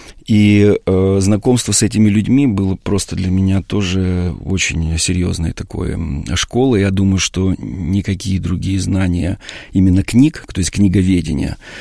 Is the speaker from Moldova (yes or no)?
yes; Moldova; Это в Молдавии, да, в моем родном городе.